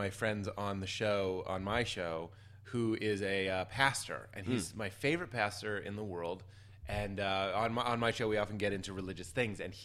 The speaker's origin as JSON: {"language": "English", "town": "Boston", "region": "Massachusetts", "country": "United States", "said": "Well, I'm from Boston."}